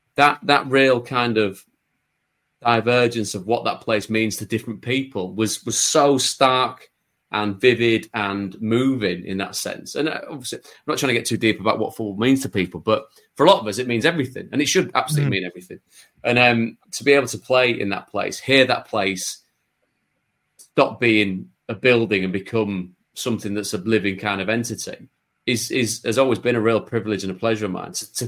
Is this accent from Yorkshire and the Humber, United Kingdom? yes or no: yes; Yorkshire and the Humber, United Kingdom; But going back to growing up in Yorkshire and watching football as and when you could as a kid